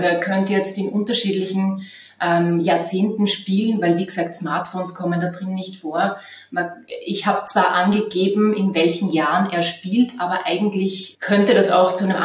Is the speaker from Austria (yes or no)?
yes; Lower Austria, Austria; Also ich bin nicht in Wien aufgewachsen, sondern am Land im westlichen Niederösterreich an der Grenze zu Oberösterreich. Habe aber als Teenager immer schon gewusst, ich möchte einmal in Wien leben.